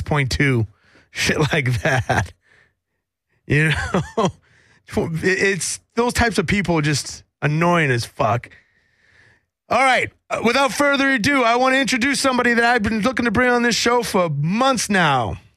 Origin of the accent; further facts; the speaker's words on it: Massachusetts, United States; I grew up in Massachusetts.